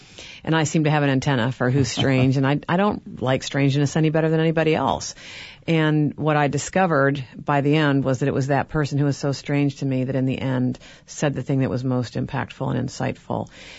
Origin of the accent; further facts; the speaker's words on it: Chicago, Illinois, United States; since I'm from Chicago.